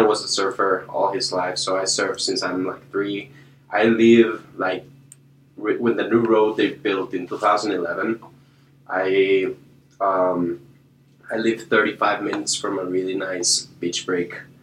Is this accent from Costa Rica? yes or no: yes; Costa Rica; No, I'm from Costa Rica. It's a completely different place." I know Puerto Rico is close from Costa Rica, but no, I'm from Costa Rica. We're in Central America. We're not an island.